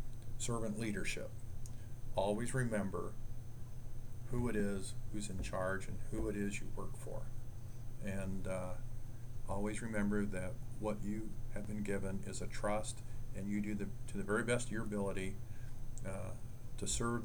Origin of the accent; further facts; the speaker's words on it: Iowa, United States; Well, you know, I grew up here in Iowa, and my dad was a high school government history teacher